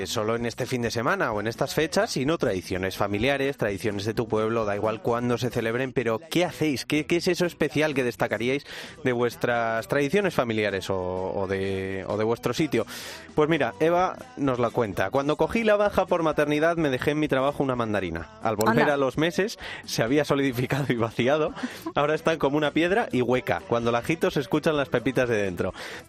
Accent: Irún, Basque Country, Spain

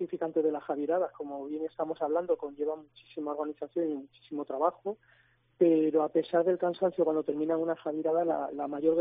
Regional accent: Ceuta, Spain; moved away; yo no soy navarro, yo vengo de Ceuta, me casé.

